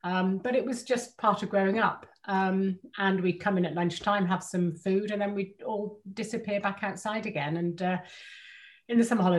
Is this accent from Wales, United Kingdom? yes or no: yes; St. Harmon, Wales, United Kingdom; I was born in South Wales because my parents were living and my father was working down there at the time. And we moved up when I was about four or five. We moved to St. Harmon, which is 8 miles away from Abbeycombe here over the hill.